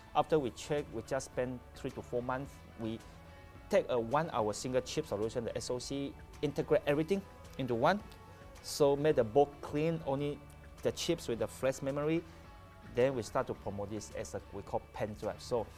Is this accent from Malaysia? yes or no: yes; Skinchan, Malaysia; English is a second language; I'm from Skinchan. I stay in Klang, Ping Hwa High School since 1987. So 7 years staying there.